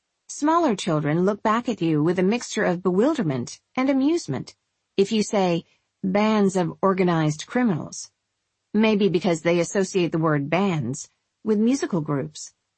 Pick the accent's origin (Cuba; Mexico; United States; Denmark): Mexico; Mexico City; I'm a Chilanga. Well, I'm a Catracho, so we're enemies. He's right. I'm from Mexico City, and he's from Honduras, and in many ways that makes us hostile neighbors.